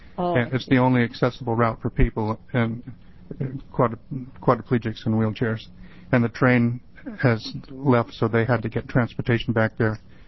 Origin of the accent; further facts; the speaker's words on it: Eugene, Oregon, United States; from Eugene. I testified earlier.